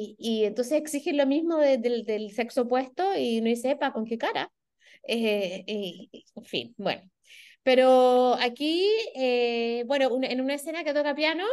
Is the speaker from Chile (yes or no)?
yes; Chile; Y como chilenas, no, no.